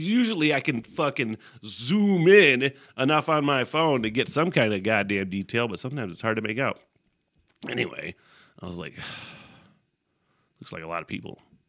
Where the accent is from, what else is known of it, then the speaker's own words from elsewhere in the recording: Michigan, United States; Detroit, obviously the biggest city in my home state of Michigan